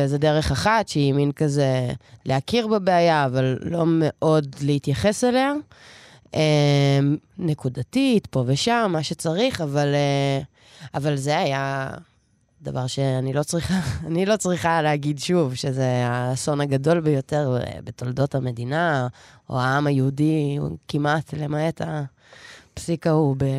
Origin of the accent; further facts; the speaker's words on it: Tel Aviv, Tel Aviv District, Israel; אני תל אביבית, ציניקנית